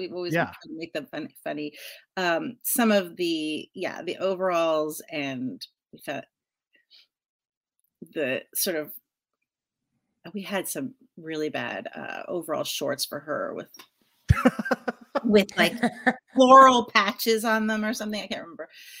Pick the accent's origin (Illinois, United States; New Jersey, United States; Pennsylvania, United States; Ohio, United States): New Jersey, United States; now in Los Angeles, United States; I think, you know, the East Coast, I'm from New Jersey and I moved to LA in 94.